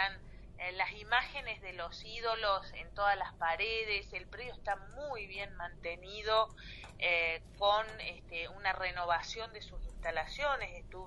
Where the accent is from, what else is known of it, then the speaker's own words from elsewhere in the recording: Bariloche, Río Negro, Argentina; born there; Sí, yo soy nacida